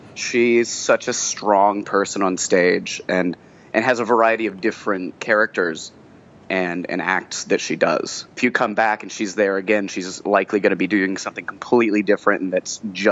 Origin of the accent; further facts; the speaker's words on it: West Virginia, United States; moved away; You know, I grew up in West Virginia. I decided I'm not going to do the normal thing. I'm going to be a performer.